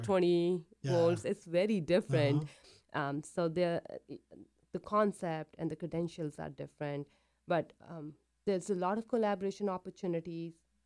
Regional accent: India; moved away; It's not always, you know, I came from India.

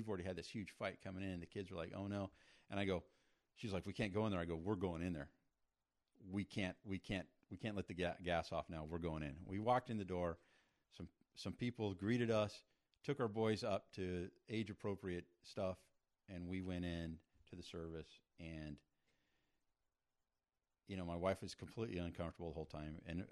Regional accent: Prescott, Arizona, United States; Well, my parents, we grew up in Assemblies of God Church in Prescott.

